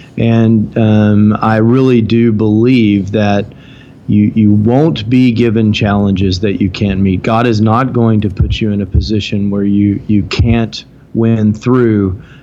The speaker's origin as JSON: {"language": "English", "town": "Houston", "region": "Texas", "country": "United States", "said": "I'm almost 50 years old. I'm creeping up on the big 50, originally from Houston, Texas."}